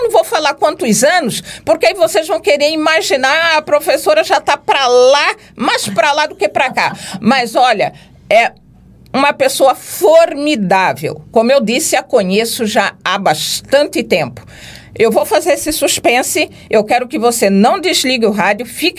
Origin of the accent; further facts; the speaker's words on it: Cuiabá, Mato Grosso, Brazil; Como boa cuiabana que sou, dobro a língua. Eu tenho algumas dificuldades, né, com o nosso linguajar.